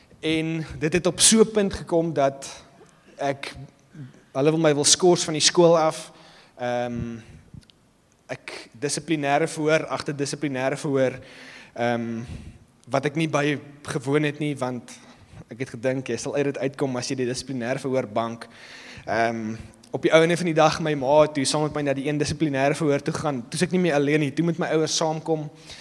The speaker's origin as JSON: {"language": "Afrikaans", "region": "Gauteng", "country": "South Africa", "tie": "born or raised there", "said": "En so ek het groot geword in Gauteng en op die ouderdom van 9 is my pa oorlede."}